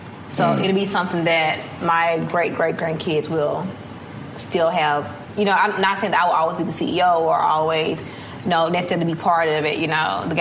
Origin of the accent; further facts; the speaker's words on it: Terry, Mississippi, United States; moved away; So I'm from Terry, Mississippi.